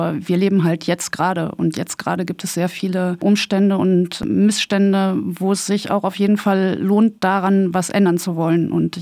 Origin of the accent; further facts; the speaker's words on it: North Rhine-Westphalia, Germany; ich bin so ein bisschen im Ruhrpott auch groß geworden, ne?